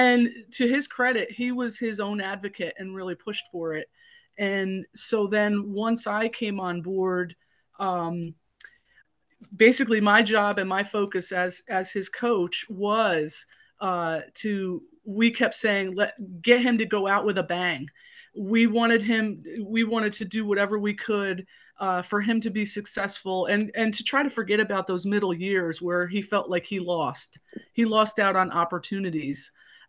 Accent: New York, United States; now in Pennsylvania, United States; I came all the way from New York to come to Penn State and I've never left.

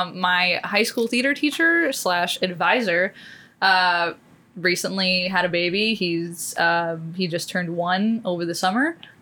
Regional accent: Los Angeles, California, United States; also born or lived in New York City; I am from Los Angeles, California, but I was actually born in New York City, New York.

